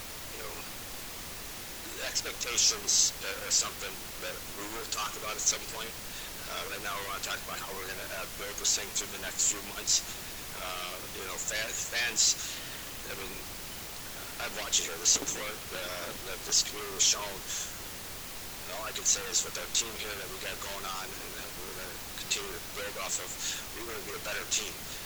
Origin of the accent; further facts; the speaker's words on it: Michigan, United States; But I joke after I went to San Diego that I'm from Michigan, and I'm a north-south guy